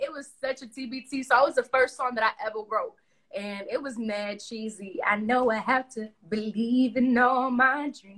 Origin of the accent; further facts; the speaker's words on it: Bronx, New York, United States; I was from, you know, of course I'm from the Bronx.